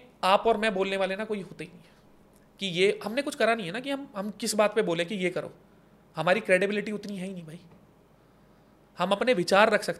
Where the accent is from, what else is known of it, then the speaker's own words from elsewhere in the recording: Chhara, Haryana, India; मैं छारा गाँव से हूँ. बहुत सारे लोगों को लगता होगा मैं मांडोटी से हूँ या बहादुरगढ़ से हूँ. मैं छारा गाँव से हूँ